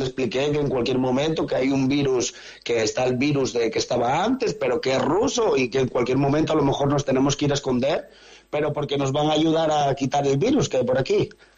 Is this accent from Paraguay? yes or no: no; La Felguera, Asturias, Spain; De la cuenca, …, de la Felguera.